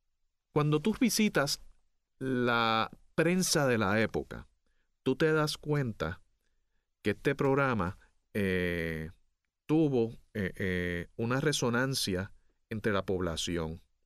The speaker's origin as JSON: {"language": "Spanish", "town": "Caguas", "country": "Puerto Rico", "said": "yo soy de Cagua"}